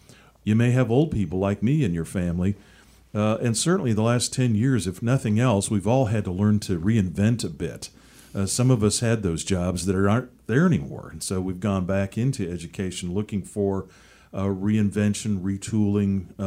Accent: Seattle, Washington, United States; The early morning hours in low temperatures remind me of my growing up in Seattle and working at a candy factory, believe it or not, out there on Lake Union.

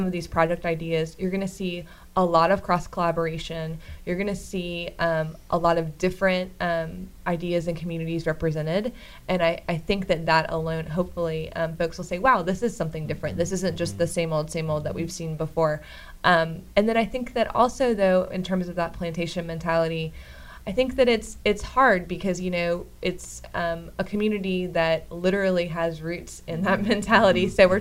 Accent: Jacksonville, Florida, United States; now in Tallahassee, United States; No, I was born and raised in Jacksonville, and then I came here for school.

